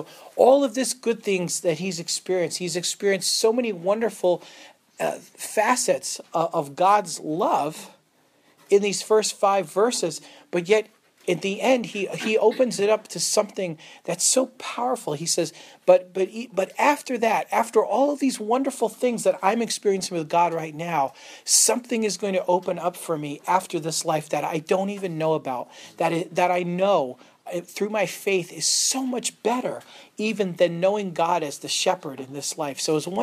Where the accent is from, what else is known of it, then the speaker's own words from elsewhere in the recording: Connecticut, United States; accent: Connecticut; In Connecticut, herding and hurting are the same thing, so. My Connecticut accent.